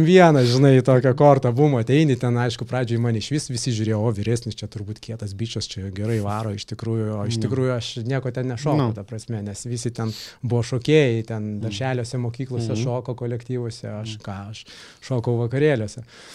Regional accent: Vilnius, Vilnius County, Lithuania; now in Klaipėda, Lithuania; aš šiaip esu vilnietis, Vilniuje gyvenau, paskui atsikrausčiau čia su mama į Klaipėdą.

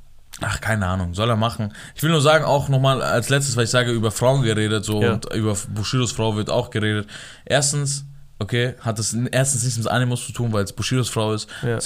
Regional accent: Iran; Ich als Iraner hab mich fremd geschämt.

